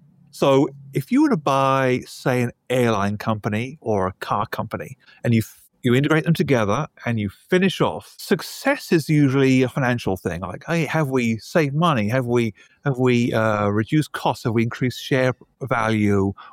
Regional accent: United Kingdom; I started life as a civil engineer, I'm British.

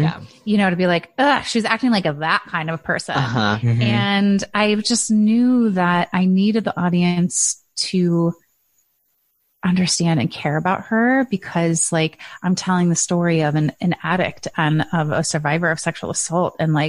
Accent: Midwest, United States; I'm from the Midwest, you know, I'm hardy.

